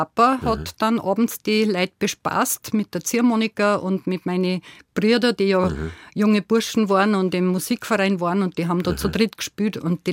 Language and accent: German; Obernberg am Inn, Upper Austria, Austria; also born or lived in Reichersberg; Geboren bin in Reichersberg am Inn und aufgewachsen bin in Obernberg am Inn.